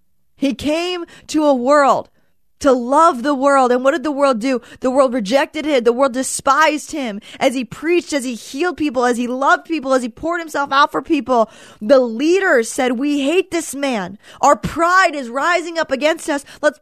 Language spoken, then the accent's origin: English; Michigan, United States; Sometimes I can be like, oh, the weather. I'm from Michigan.